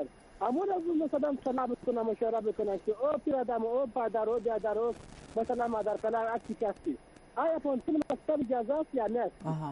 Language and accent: Persian; Afghanistan; ما می یک بچه هستم از افغانستان هستم